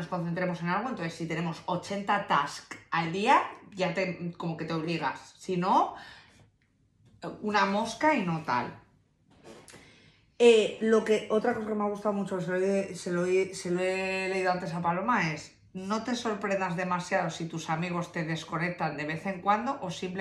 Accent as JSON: {"language": "Spanish", "town": "Oviedo", "region": "Asturias", "country": "Spain", "tie": "born there", "said": "menos mal que nací en Oviedo"}